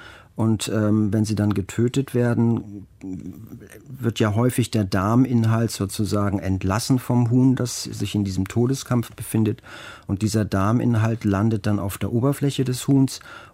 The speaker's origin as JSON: {"language": "German", "region": "Hamburg", "country": "Germany", "said": "Ich bin Hamburger und bin auch häufig an den Alsterwiesen unterwegs"}